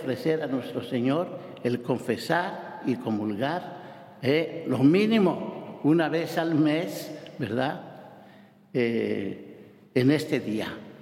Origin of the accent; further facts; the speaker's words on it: Zamora, Castile and León, Spain; En mi pueblo, bueno, en Zamora